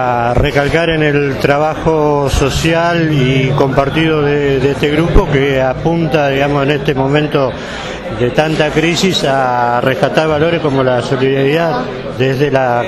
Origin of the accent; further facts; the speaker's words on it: Cutral Có, Neuquén, Argentina; De Cutralcó, provincia de Neuquén.